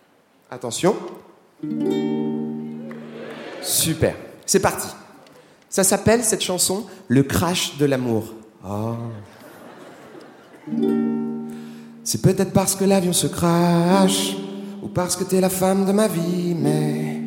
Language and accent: French; France; je suis français